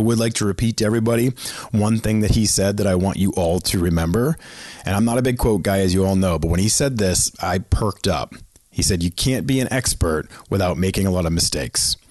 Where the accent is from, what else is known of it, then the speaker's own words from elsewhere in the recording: Boston, Massachusetts, United States; I have to admit, growing up in Boston and being a huge Red Sox fan